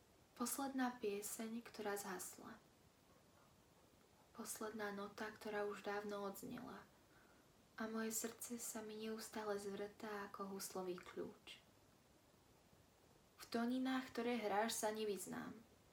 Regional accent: Trenčín, Trenčín Region, Slovakia; Som z Trenčína

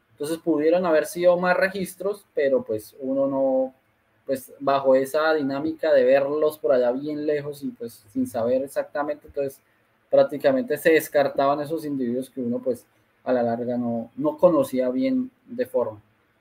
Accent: Pamplona, Norte de Santander, Colombia; yo quería presentármeles a ustedes, vea, tan, yo soy de Pamplona.

